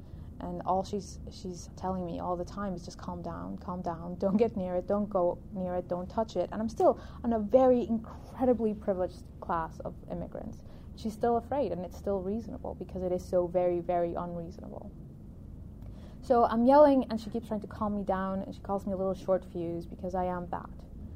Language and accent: English; Colombia; English is a second language; I'm Colombian, born and raised. This is not my first language. This is not my country.